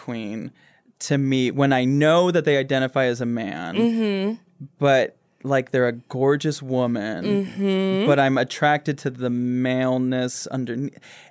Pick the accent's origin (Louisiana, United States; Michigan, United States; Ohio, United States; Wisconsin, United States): Michigan, United States; Grand Rapids; Grand Rapids, Michigan.